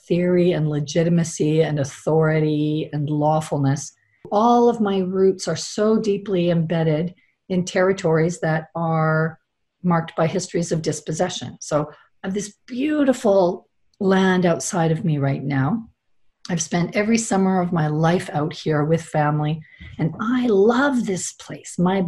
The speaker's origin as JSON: {"language": "English", "country": "Canada", "tie": "born or raised there", "said": "As a Canadian girl being raised largely in Canada"}